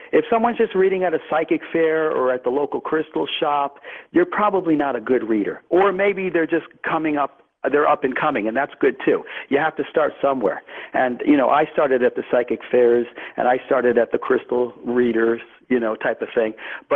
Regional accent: New York, United States; George, I'm from New York, so I'm very straightforward and direct.

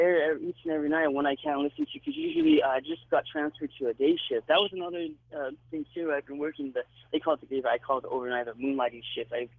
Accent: New York, United States; born there; I was born in New York in 1986. I'm actually 33

